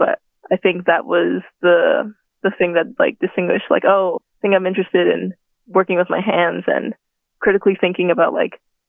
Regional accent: Maui, Hawaii, United States; So growing up in Maui, I bounced around basically almost every school.

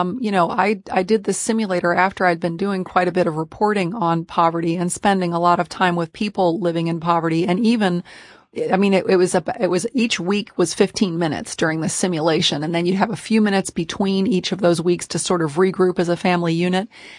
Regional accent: Kentucky, United States; I grew up in Northern Kentucky myself, and I think people don't understand that poverty's everywhere.

